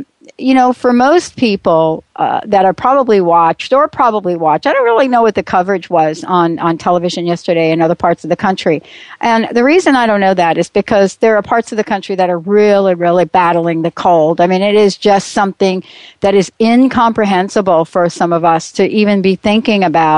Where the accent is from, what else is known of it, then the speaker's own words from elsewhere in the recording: East Coast, United States; You know, I'm from the East Coast.